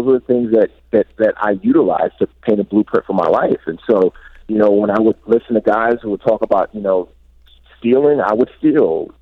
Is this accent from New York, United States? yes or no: yes; Bronx, New York, United States; growing up in the Bronx, man, we didn't have the term bully back then, you just got beat up.